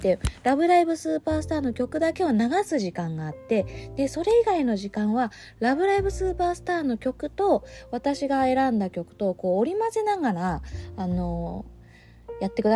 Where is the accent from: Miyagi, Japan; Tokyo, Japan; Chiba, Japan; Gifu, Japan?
Tokyo, Japan; Oshima; 私の地元の大島よりもちょっと南の島の神津島っていうところが出て